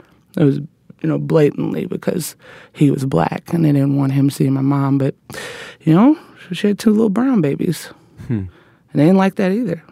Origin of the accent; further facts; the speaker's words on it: the South, United States; My parents really protected me because they didn't want me walking, especially growing up in the South